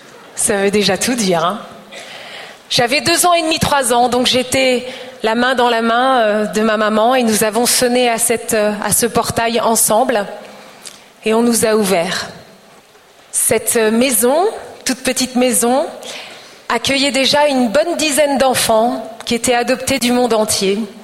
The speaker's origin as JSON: {"language": "French", "region": "Normandy", "country": "France", "tie": "born there", "said": "Et en fait, j'ai pas l'air comme ça, mais je suis née en Normandie. Et alors, je suis née d'une mère normande"}